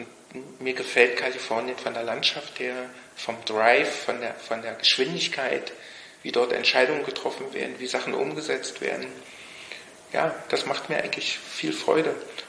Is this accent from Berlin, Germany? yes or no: yes; Berlin, Germany; Also die wissen nicht, dass ich aus Berlin komme. Würden es auch nie denken. Weil meine ganze Verhaltensweise, meine Denkweise, meine Denkstrukturen sind eigentlich nicht typisch ostdeutsch.